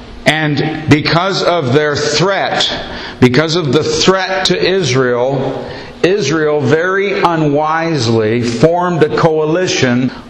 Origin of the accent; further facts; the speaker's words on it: Scotland, United Kingdom; And I know I'm Scottish, but I'm not that bright.